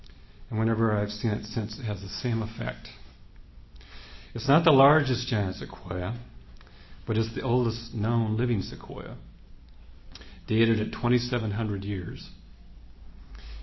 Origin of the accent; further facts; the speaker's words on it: California, United States; which are native to my home state of California.